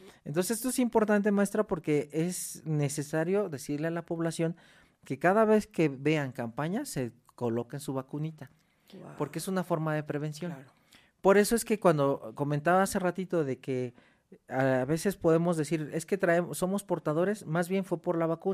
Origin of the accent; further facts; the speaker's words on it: Mexico; al momento de que se nos hace a nosotros como mexicanos la prueba de la tuberculina